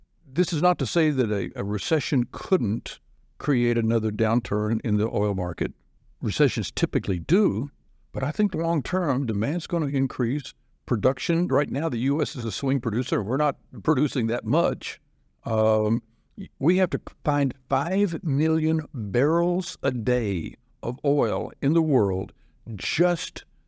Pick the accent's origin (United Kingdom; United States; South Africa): United States; Wise County; I grew up, I grew up in Wise County when it was dirty and hot anyway